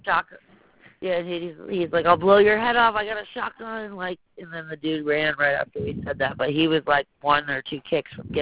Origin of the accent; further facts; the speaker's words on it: Florida, United States; now in Arvada, United States; Actually, I'm from here, but I've been in Denver about 15 years, but I grew up in Florida.